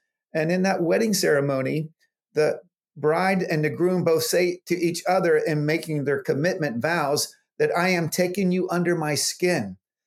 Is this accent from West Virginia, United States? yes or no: no; New Jersey, United States; I grew up in the Delaware Valley, the southern South Jersey area.